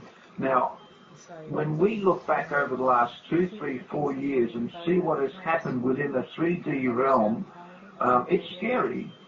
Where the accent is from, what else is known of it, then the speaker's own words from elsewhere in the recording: Australia; You know that I'm Australian. You know that I'm male. You can possibly get an idea of my age, etc.